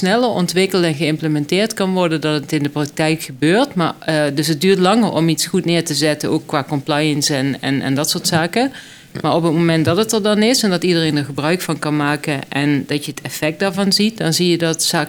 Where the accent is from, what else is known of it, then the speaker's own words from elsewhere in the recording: Limburg, Netherlands; ik kom uit Limburg